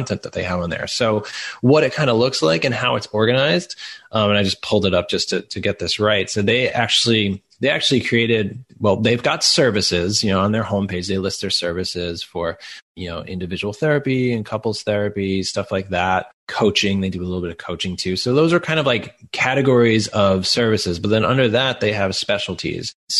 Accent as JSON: {"language": "English", "region": "New York", "country": "United States", "accent": "Long Island", "said": "And so my Long Island accent kind of came out while I was working on that project."}